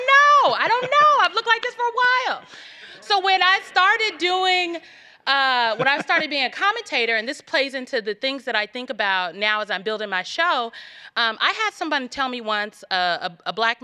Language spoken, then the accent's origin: English; Nebraska, United States; They don't even get the concept that I'm from Nebraska.